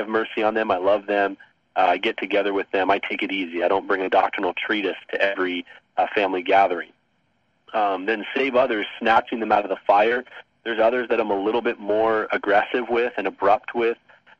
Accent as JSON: {"language": "English", "country": "Canada", "said": "I'm a Canadian."}